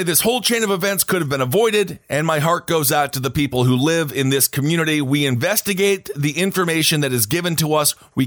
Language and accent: English; Wisconsin, United States; In my home state of Wisconsin, Milwaukee, where I went to school